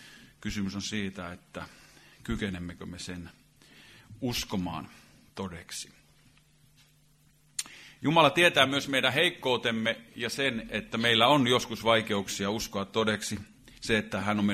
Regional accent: Savonlinna, South Savo, Finland; kun kävimme Savonlinnassa kotipuolessa vaimoni kanssa

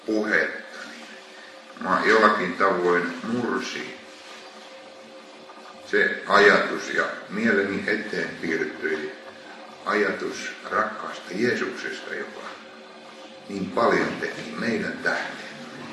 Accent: Savo, Finland; born there; Mä olen tuolta Savonmaalta syntyisin. Ja sitten vaimoni kautta tutustuin pohjalaisiin.

